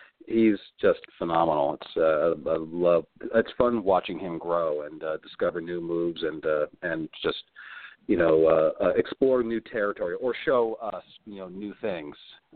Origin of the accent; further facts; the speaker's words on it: Bar Harbor, Maine, United States; I grew up in the Bar Harbor area.